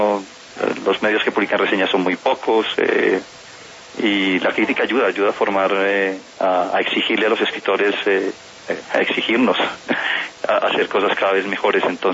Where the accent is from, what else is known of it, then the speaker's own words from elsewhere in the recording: Bucaramanga, Santander, Colombia; also born or lived in Cali; yo nací en Cali, pero pues crecí en Bucaramanga, y claro, pues, conservo muchos lazos con Bucaramanga porque pues ahí vive todavía mi madre, mi padre pasa largas temporadas ahí